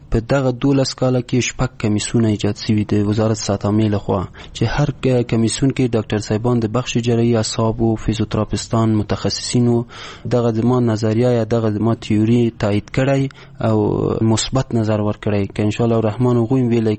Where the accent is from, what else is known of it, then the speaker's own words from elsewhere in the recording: Kabul, Afghanistan; ولایتم کابل ده، ولسوالیم پغمان ده